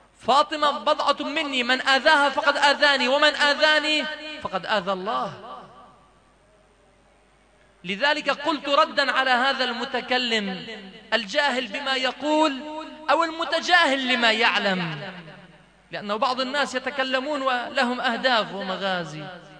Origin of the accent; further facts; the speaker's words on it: Lebanon; خير إن شاء الله، شنو اللي حصل في جنوب لبنان؟ وأنا لبناني وأعرف ماذا حصل.